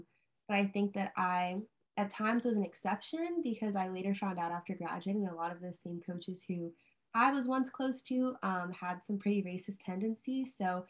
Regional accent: Charlotte, North Carolina, United States; I'm from Charlotte, North Carolina.

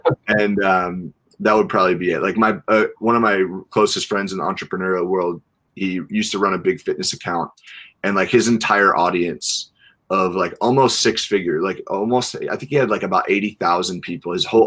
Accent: New York, United States; Especially if I'm from New York, you know.

